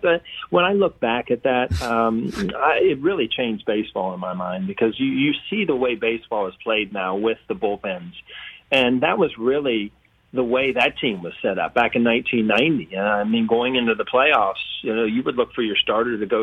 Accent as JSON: {"language": "English", "region": "Midwest", "country": "United States", "tie": "born or raised there", "said": "I mean, I grew up in the Midwest."}